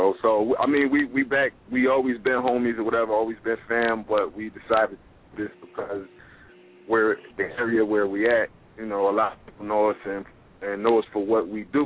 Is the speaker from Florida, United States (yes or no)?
no; Philadelphia, Pennsylvania, United States; but it runs from, like, I'm from Philadelphia. It runs from Philadelphia to Virginia to Atlanta.